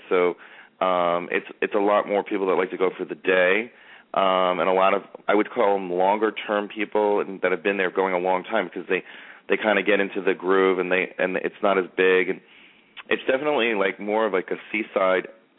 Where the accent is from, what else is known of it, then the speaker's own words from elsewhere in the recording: Queens, New York, United States; And then my answer was, I'm from Queens, so I get it.